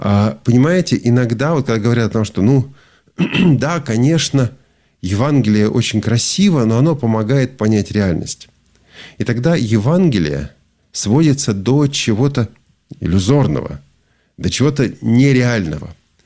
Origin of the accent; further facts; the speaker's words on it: Russia; Да, я понимаю, что слушатели из разных стран, но поскольку я из России, тут понятно.